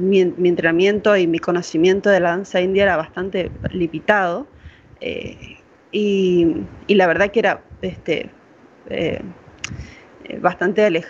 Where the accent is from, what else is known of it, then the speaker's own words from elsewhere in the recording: Rosario, Santa Fe, Argentina; Yo soy de Rosario, y había un taller que luego se convirtió en una pequeña carrera de tecnicatura